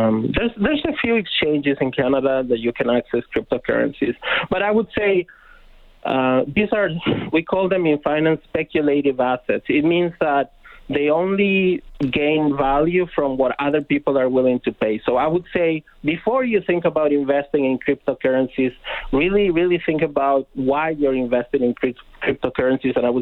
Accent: Argentina; I'm originally from Argentina

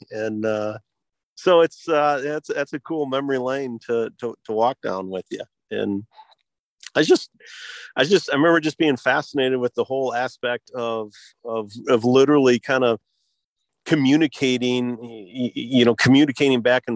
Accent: Michigan, United States; Yeah. Well, it's, you know, I was born and raised in Michigan

